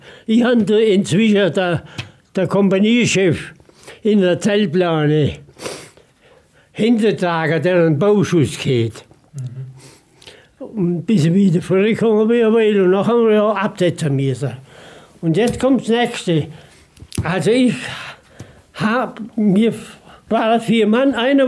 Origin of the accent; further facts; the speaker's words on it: Apfelstetten, Baden-Württemberg, Germany; born there; 18.06.25 geboren und bin jetzt 96 Jahre. Ich bin geboren in Apfelstetten bei Münzingen.